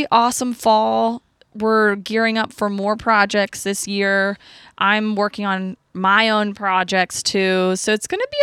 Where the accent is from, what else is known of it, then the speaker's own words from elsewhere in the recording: Texas, United States; Like, I love Dallas. I love Texas. I'm a Texan at heart. Well, I am a Texan, period.